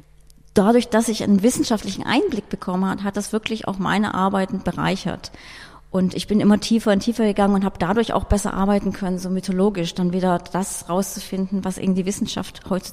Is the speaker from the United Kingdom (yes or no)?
yes; London, United Kingdom; now in Berlin, Germany; Also ich komme ja aus London, habe da über Jahre eben auch studiert und gearbeitet